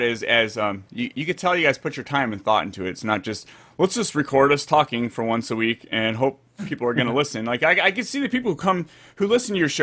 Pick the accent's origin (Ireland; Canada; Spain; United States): United States; San Jose, California; also born or lived in Santa Clara / Fresno; I grew up in San Jose, Santa Clara, the way until I was like 21. And then I moved to Fresno